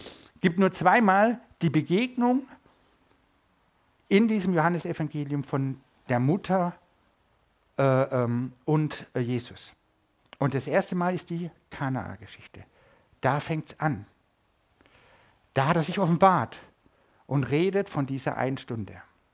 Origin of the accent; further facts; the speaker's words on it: Baden-Württemberg, Germany; Das ist ein Nachbarort dort, wo ich groß geworden bin. Ich bin in der Nähe vom Dobel geboren.